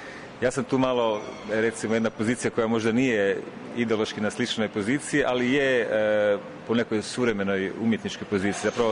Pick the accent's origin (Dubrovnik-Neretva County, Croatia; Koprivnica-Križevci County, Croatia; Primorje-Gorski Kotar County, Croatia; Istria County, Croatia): Istria County, Croatia; Rovinj; Ja sam inače iz Rovinja, rovinjskog sela Istre, ali sam sa poslom zapravo vezan uz Rijeku, sa Akademijom primijenjenih umjetnosti, i nekako sam dio tog riječkog zapravo kruga umjetnika suvremenih.